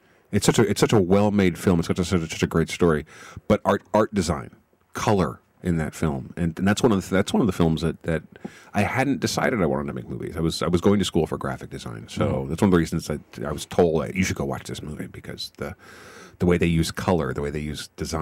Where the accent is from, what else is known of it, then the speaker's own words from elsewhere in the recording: Wichita, Kansas, United States; There wasn't one in Wichita, where I grew up in Wichita, Kansas, back in the middle of the country.